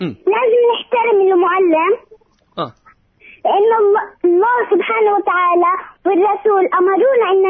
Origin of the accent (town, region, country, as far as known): Jenin, Jenin Governorate, Palestine